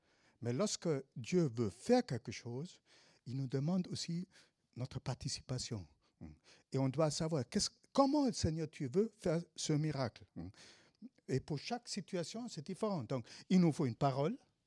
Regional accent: Senegal; Et nous, en tant que Sénégalais, nous, on a juste, on a pu trouver, je pense, à l'époque, c'était 2500 euros.

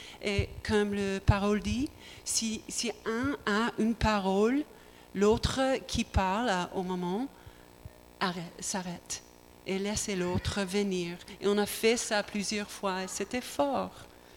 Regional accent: United States; French is a second language; Et je suis américain et je pense ce que j'ai entendu des Français

